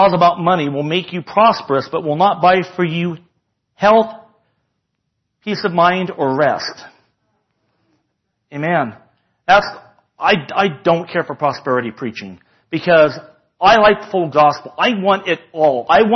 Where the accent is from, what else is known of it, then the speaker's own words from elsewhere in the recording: Fresno, California, United States; I grew up in Fresno, California.